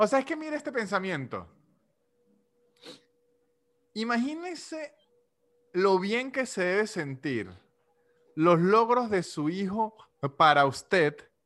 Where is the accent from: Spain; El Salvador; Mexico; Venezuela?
Venezuela; Lo he visto mucho en Argentina y obviamente en Venezuela porque soy venezolano.